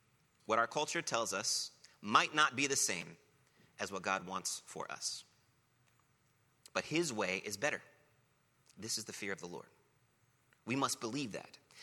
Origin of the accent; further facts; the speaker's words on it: United States; As an American, I was told pretty clearly by my culture what would lead to success and prosperity.